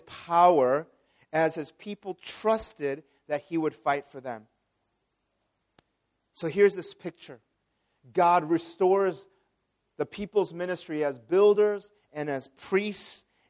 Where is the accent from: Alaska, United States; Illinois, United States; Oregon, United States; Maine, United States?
Illinois, United States; Chicago; And I grew up watching my hometown team, the Chicago Cubs.